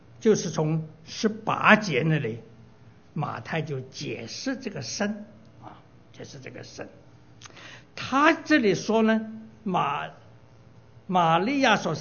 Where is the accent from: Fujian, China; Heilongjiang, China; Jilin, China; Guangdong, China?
Guangdong, China; Taishan; 那么我们台山人呢有一些的习惯，如果家里面产生了男丁的话，男孩子的话，房子上要升旗的